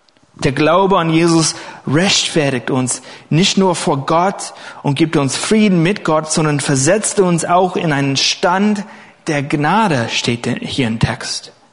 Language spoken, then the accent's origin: German; California, United States; German is a second language; Ich hatte die einmalige Erfahrung in Kalifornien, wo ich herkomme, Geschworener zu sein.